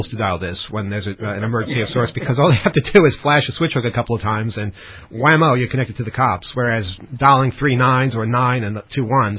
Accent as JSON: {"language": "English", "country": "United States"}